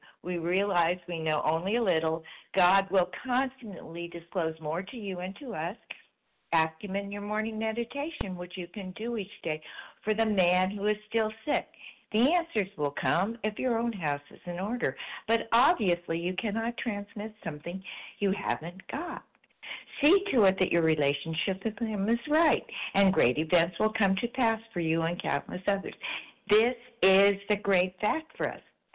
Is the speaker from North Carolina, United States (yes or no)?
yes; North Carolina, United States; that's okay. I'm from North Carolina and recovered for today.